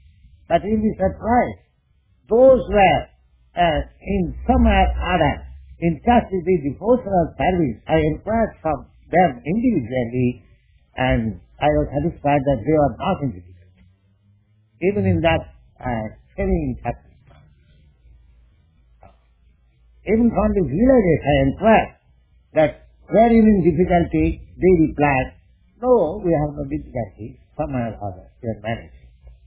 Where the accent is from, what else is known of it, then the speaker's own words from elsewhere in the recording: India; born there; I have seen it in my experience in my life when I was born in India.